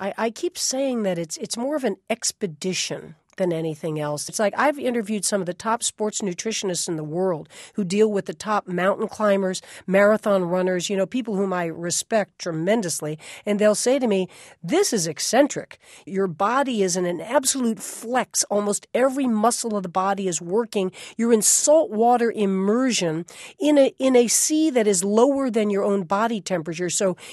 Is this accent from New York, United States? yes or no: yes; New York City, New York, United States; I'm from New York City and lived in New York, you know, most of my adult life.